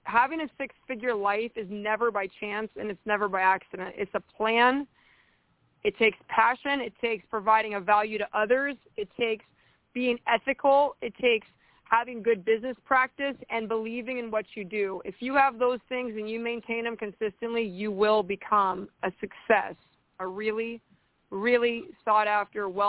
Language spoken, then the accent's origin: English; United States; I'm American